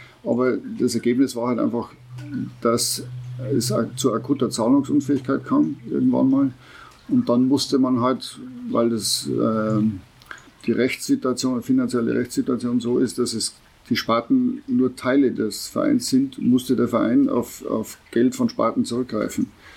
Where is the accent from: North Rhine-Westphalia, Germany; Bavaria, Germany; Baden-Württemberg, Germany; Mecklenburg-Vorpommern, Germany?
Bavaria, Germany; Pocking; als ich zurückkam nach Pocking, was schließlich meine Heimatstadt